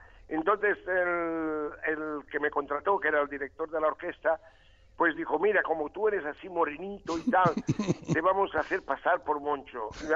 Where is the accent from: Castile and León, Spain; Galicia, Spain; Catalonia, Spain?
Catalonia, Spain; Barcelona; porque soy de Barcelona